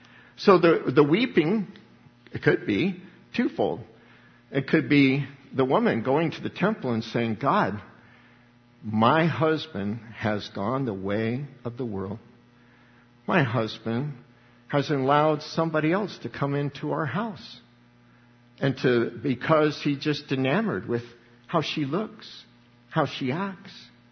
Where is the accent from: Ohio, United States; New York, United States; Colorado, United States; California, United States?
Colorado, United States; Littleton; You know, growing up in Littleton, Colorado, never saw the Ten Commandments, so we were ahead of the time in corruption where I was.